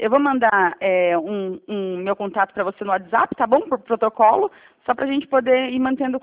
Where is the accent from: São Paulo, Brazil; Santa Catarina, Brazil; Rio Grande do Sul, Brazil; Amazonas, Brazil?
São Paulo, Brazil; São Roque; Eu sou de São Roque.